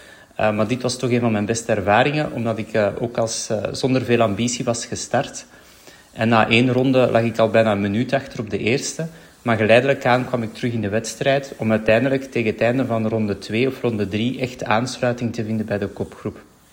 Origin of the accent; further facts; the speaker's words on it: Elewijt, Flanders, Belgium; Ik ben opgegroeid in Elewijd en ik ben lange tijd in Elewijd blijven wonen, heel mijn jeugd eigenlijk, waarna ik dan uiteindelijk verhuisd ben naar Zemst.